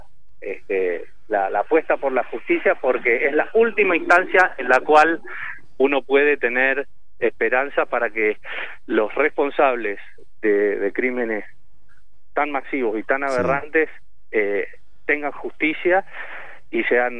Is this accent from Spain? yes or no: no; Argentina; Como argentino, como ciudadano argentino, yo confío en la justicia